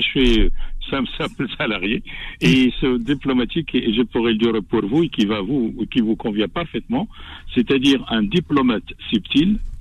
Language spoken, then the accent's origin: French; Oujda, Oriental, Morocco; moi qui est musulman, enfin, sans vous dire que je l'ai déjà dit, que je suis marocain, je suis d'Oujda, je suis frontalier, je suis maroco-algérien, ou algéro-marocain